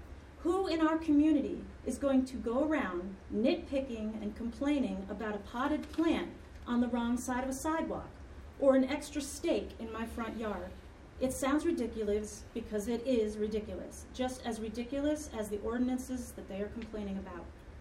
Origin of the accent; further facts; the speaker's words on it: Northeast, United States; now in Amherst, United States; I left my hometown and family roots in the Northeast to settle in Amherst permanently because I love it here.